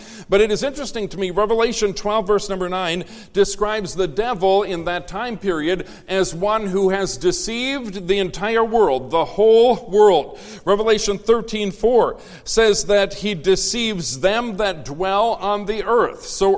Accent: United States; Do you know why? I'm an American.

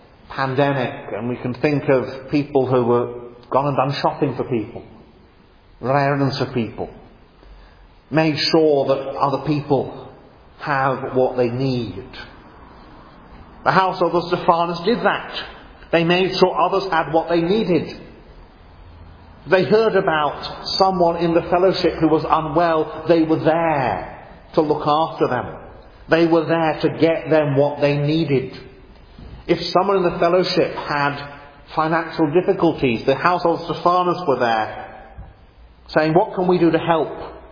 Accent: England, United Kingdom; Now we don't, now we're English, we don't do that kind of thing.

